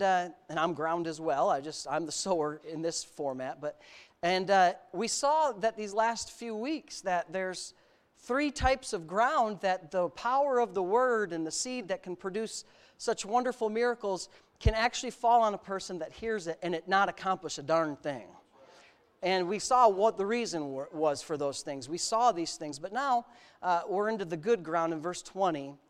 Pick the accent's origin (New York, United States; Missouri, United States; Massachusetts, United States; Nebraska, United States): New York, United States; Frewsburg; the Methodist Church, the one I grew up in Frewsburg